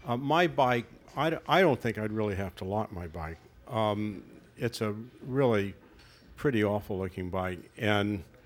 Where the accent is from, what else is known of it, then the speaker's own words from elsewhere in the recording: Missouri, United States; now in New York, United States; Well, I'm from Missouri, so it's sort of a concrete prairie as far as hills goes. And I've been riding a bike in New York for, I guess, 40 years probably